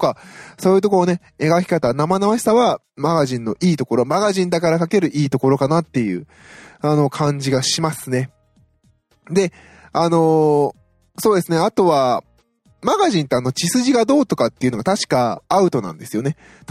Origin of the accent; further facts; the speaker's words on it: Osaka, Japan; 私もね、大阪出身なので